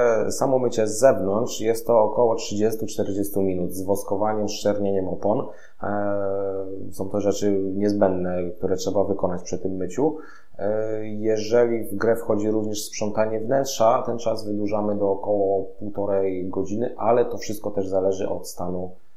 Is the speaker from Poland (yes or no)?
yes; Zduńska Wola, Łódź Voivodeship, Poland; Natomiast sam jestem ze Zduńskiej Woli i tam również mam swoich klientów